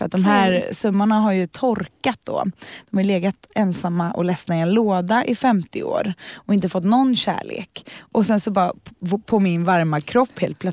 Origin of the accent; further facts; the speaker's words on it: Gothenburg, Västra Götaland County, Sweden; Och i Göteborg som är min hemstad från början.